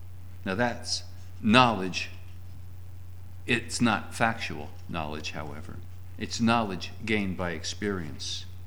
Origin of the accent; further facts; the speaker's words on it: Singapore; As a child growing up in Singapore, I was taught to fear those ghosts.